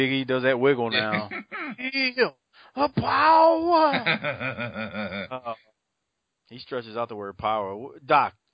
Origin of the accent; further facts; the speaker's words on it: the South, United States; I'm from the South, man.